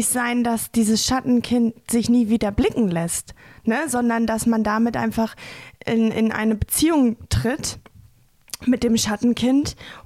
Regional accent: Paderborn, North Rhine-Westphalia, Germany; Aber ich habe ja in Paderborn, in meiner Heimatstadt Paderborn, da habe ich ja mal wirklich einen ganzen Tag gespielt

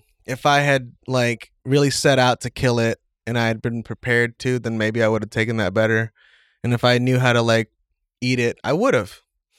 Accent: Arlington, Texas, United States; I'm from Arlington, Texas.

